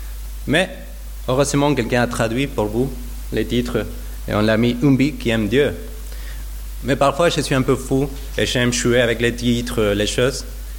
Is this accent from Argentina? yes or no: yes; Argentina; French is a second language; now in France; Je viens de l'Argentine, c'est pour ça mon prénom, mon accent, ça vient de là.